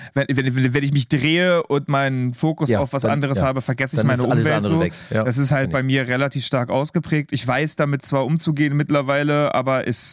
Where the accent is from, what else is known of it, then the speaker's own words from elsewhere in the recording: Berlin, Germany; wir sind in West-Berlin aufgewachsen. Ich komme aus der Ecke von Tegel. Wir haben quasi im Wald gewohnt.